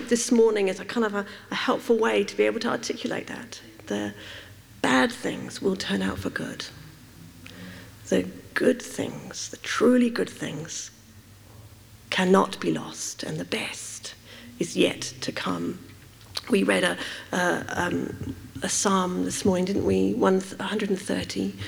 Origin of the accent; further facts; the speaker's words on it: Uganda; I was brought up in Uganda